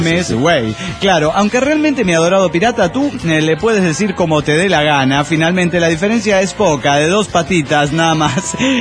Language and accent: Spanish; Guadalajara, Jalisco, Mexico